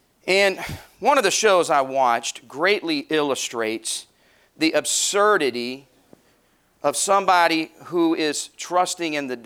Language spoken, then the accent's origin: English; Arkansas, United States; Now, I'm from the South in Arkansas. When we say Coke, that means anything.